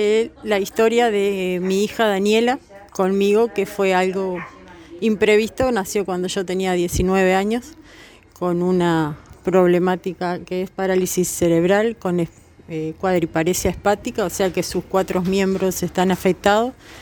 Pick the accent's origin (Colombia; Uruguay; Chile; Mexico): Uruguay; Montevideo; now in Colonia, Uruguay; yo soy de Montevideo, hace 6 años me vine para Colonia.